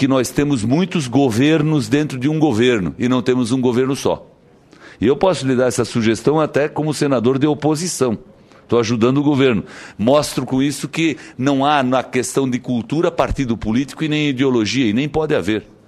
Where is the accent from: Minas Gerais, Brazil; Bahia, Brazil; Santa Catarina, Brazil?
Santa Catarina, Brazil; Eu sou de Santa Catarina, ministra